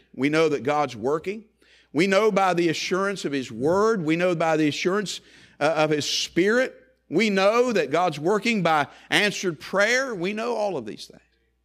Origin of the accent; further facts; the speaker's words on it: West Virginia, United States; I'm from West Virginia. I like those big words. I reckon.